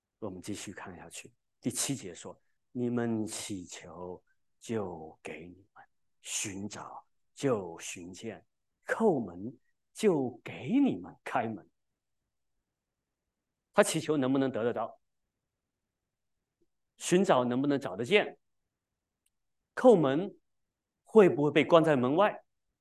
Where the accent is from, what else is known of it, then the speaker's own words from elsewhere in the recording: China; 就像我们中国人说的叫什么？狗咬吕洞宾，不识好人心